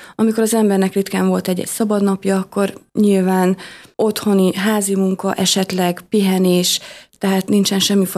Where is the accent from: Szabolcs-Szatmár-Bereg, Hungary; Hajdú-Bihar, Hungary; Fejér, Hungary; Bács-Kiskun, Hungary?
Bács-Kiskun, Hungary; Kiskunhalas; én kiskunhalasi vagyok